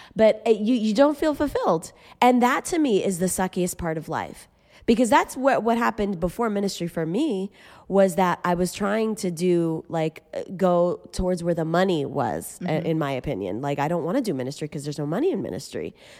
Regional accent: Massachusetts, United States; moved away as an adult; it was yes to full-time ministry, yes to leaving my home state of Massachusetts and going to God knows where.

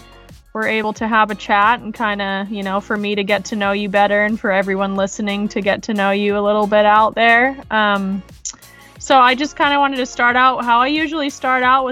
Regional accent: Oregon, United States; at you from the Pacific Northwest, Oregon to be specific. It's been 10 months since I landed back in my hometown.

